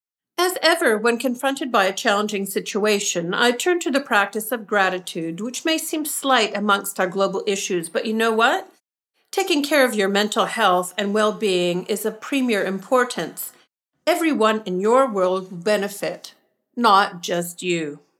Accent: Vancouver, British Columbia, Canada; moved away; Next month, it'll be 2 years since I've been back to my hometown of Vancouver. And that is the longest I've been away from Canada since I left some 18 years ago.

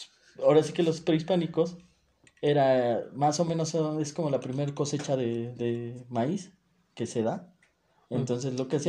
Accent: Mexico; somos mexicanos, no sabemos qué es

